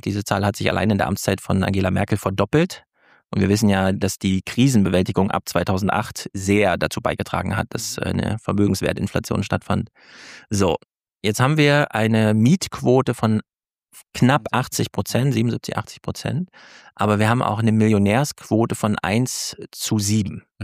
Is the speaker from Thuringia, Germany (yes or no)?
yes; Jena, Thuringia, Germany; Das ist mehr als meine Heimatstadt Jena.